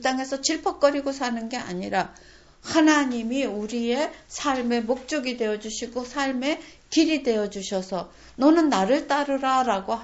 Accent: South Korea; 제가 한국 사람으로서 또 가진 마음도 있잖아요.

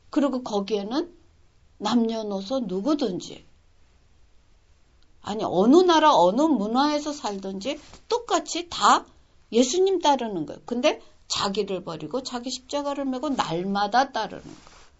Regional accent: Seoul, South Korea; moved away; 제가 서울에서 태어나서 서울에서 자랐는데

